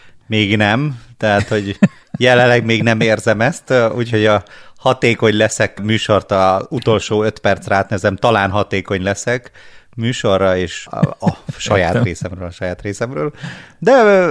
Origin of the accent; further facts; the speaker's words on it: Borsod-Abaúj-Zemplén, Hungary; mivel én is Borsodi vagyok